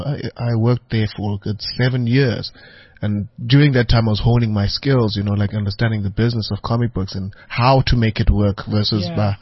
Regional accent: Butterworth, Eastern Cape, South Africa; I'm from Butterworth. Every now and then we go to East London, you get to CNA

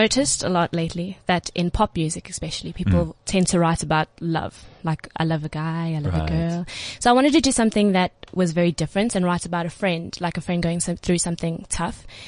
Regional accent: Johannesburg, Gauteng, South Africa; I was born here in Johannesburg.

